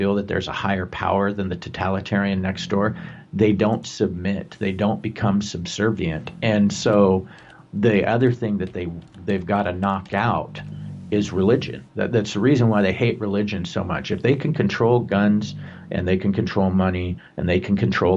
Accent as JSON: {"language": "English", "region": "California", "country": "United States", "tie": "born or raised there", "said": "family got to California in 1849. They are some of the original people. That what I have watched happen to my home state"}